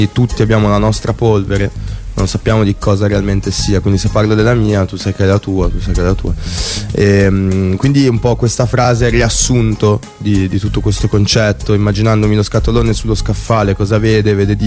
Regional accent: Genoa, Liguria, Italy; Beh, grazie, grazie, tipo, certo, io sono di Genova.

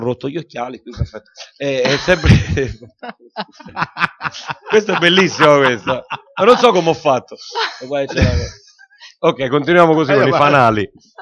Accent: Naples, Campania, Italy; vabbè, sono napoletano, quindi.

